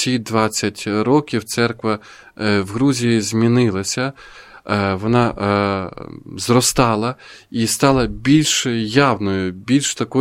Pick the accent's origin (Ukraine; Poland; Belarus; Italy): Italy; Verona, Veneto; і народилася вона в Вероні, моєму рідному місті